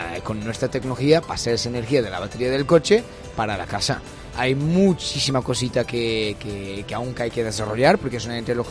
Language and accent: Spanish; Portugal; Spanish is a second language; moved away as an adult; now in Valencia, Spain; Yo soy portugués, me cambié justamente en 2018 para entrar en este gran desafío de la movilidad eléctrica.